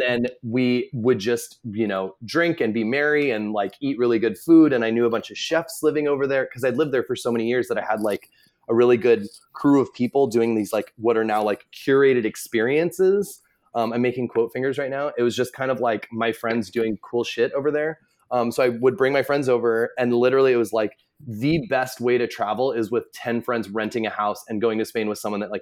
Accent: Redlands, California, United States; So I'm from Southern California. I'm from like an hour east of LA, this town called Redlands. I'm like trying to represent Redlands out here.

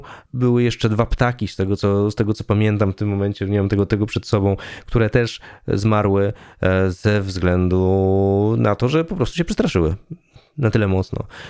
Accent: Łeba, Pomeranian Voivodeship, Poland; ja mieszkałem w małej miejscowości, w Łebie, wychowywałem się w Łebie, to tam niecałe 4000 mieszkańców, latem trochę więcej.

